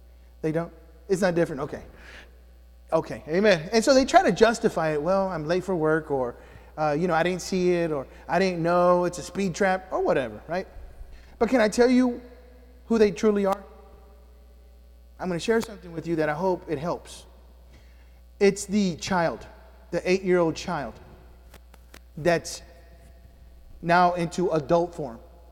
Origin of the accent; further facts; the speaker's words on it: Houston, Texas, United States; that little kid that didn't have a father growing up in the Houston Heights and Fifth Ward area.